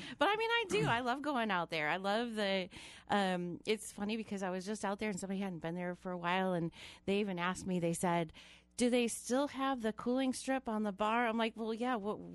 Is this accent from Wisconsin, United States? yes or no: yes; Wisconsin Dells, Wisconsin, United States; I grew up near the Wisconsin Dells, where they have lots of water parks.